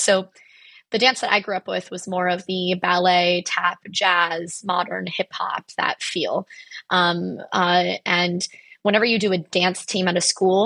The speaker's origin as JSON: {"language": "English", "town": "Spring Hill", "region": "Florida", "country": "United States", "also_born_or_lived": "Tampa / St. Petersburg", "moved": "yes", "lives_now": "Norfolk, United States", "said": "now I live in Norfolk, Virginia, but I am from Spring Hill, Florida, which is about an hour and a half north of Tampa. In Florida, I lived in Spring Hill, Tampa, and St. Petersburg."}